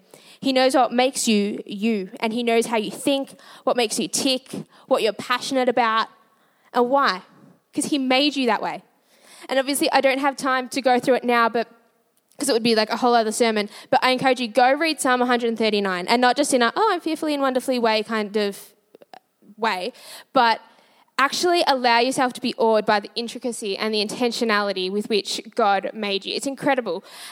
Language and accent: English; Melbourne, Victoria, Australia; Now for me, a millennial who was born and raised in Melbourne, I can't say that looking after mass flocks of sheep was a common part of my upbringing.